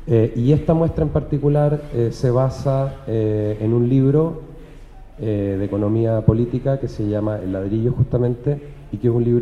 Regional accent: Chile; yo soy chileno, mi trabajo nace en el contexto social, político y cultural del Chile de los últimos 25 años.

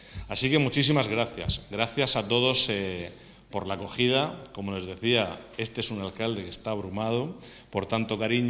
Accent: Santomera, Region of Murcia, Spain; llevando el nombre de mi pueblo y dejando ese marchamo pues de calidad y de alegría

